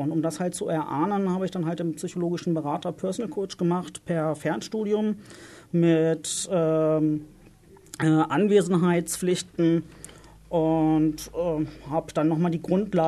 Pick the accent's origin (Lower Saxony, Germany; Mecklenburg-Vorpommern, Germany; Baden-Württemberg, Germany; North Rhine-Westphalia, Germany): Lower Saxony, Germany; Garbsen; Ich komme aus Hannover, aus dem westlichsten Teil von Hannover, aus Garbsen.